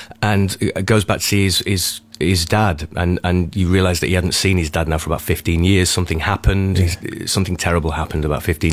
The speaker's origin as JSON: {"language": "English", "town": "Nelson", "region": "North West England", "country": "United Kingdom", "tie": "born or raised there", "said": "I grew up just outside Manchester, like you. You know"}